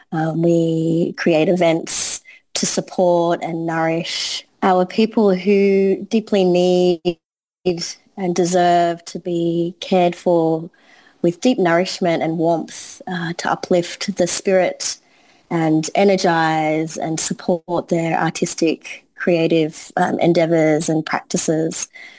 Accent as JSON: {"language": "English", "country": "Australia", "tie": "born there", "said": "My ancestry is Sri Lanka. I'm from Sri Lanka. I'm born in Australia."}